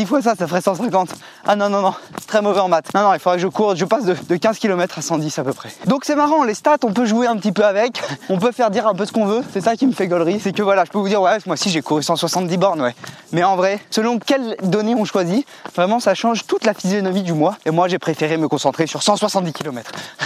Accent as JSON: {"language": "French", "country": "France", "lives_now": "Belgium", "said": "Je suis un Français qui habite en Belgique, donc je m'adapte à la langue."}